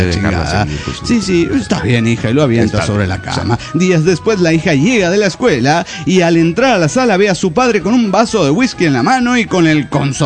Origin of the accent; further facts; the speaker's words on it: Juliaca, Puno, Peru; de Juliaca, Perú.